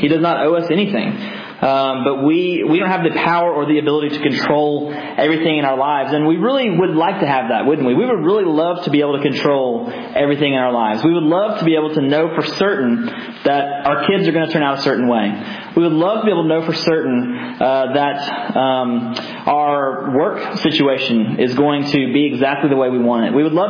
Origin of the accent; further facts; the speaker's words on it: Tennessee, United States; I'm from West Tennessee, my wife's from Western Kentucky.